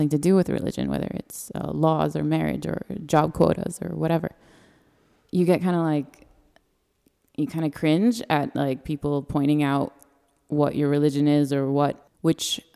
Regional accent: United States; And I'm American and they're not going to speak English.

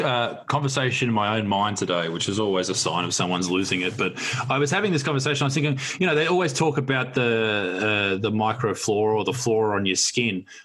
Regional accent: Newcastle, New South Wales, Australia; I focused on my area around me, my hometown of Newcastle in New South Wales in Australia.

